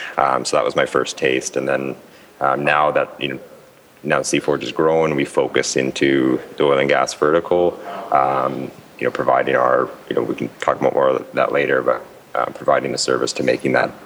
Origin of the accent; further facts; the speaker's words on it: Canada; also born or lived in Asia Pacific; now in Houston, United States; Yeah, so I'm a Canadian boy originally. I'm based in Houston.